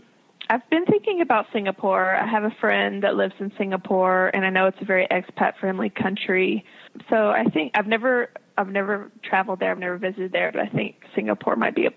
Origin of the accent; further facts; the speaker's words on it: the South, United States; I'm from the South.